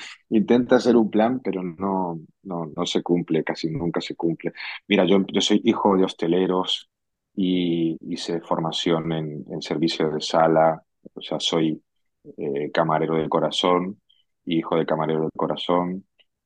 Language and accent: Spanish; Canary Islands, Spain; es un nombre típico de aquí, de Canarias, ¿no? De los aborígenes.